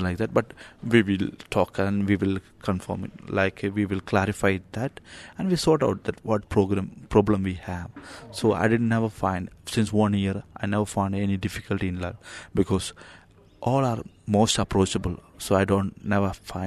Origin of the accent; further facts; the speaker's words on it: South India, India; English is a second language; now in Brisbane, Australia; I am from India, at the southern part of India. I'm in Lush, Brisbane, in Australia.